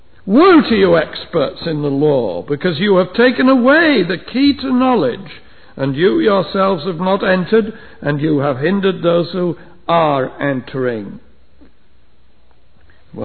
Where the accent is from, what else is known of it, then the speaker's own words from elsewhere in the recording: England, United Kingdom; When I was a boy growing up in England, I used to love to see those old steam trains.